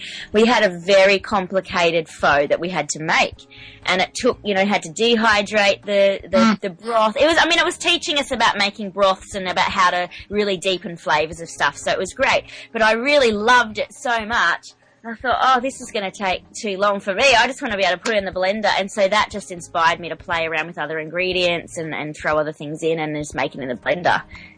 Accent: Australia; I'm the Aussie, and I say it as an Aussie.

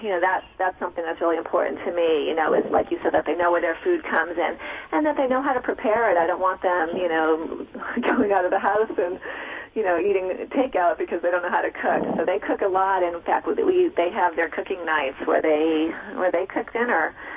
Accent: East Coast, United States; I grew up on the East Coast, and those hot summer days, we just eat breakfast, lunch, and supper.

